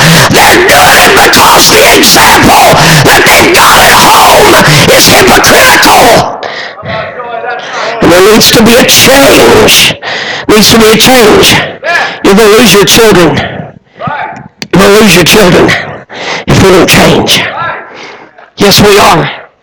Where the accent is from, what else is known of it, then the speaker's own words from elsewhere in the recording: Illinois, United States; When I grew up in Southern Illinois, I grew up with one motive in my mind.